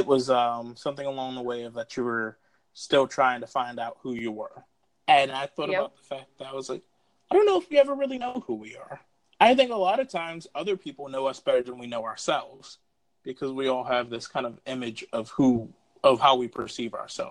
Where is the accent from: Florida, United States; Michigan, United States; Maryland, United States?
Maryland, United States; Baltimore; growing up in Baltimore, it's a very interesting culture where, like, it's that northeastern culture where no one really talks to each other